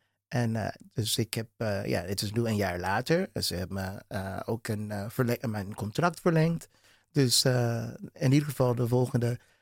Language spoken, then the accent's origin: Dutch; Houston, Texas, United States; Dutch is a second language; now in Netherlands; Ik kom zelf uit Houston, Texas.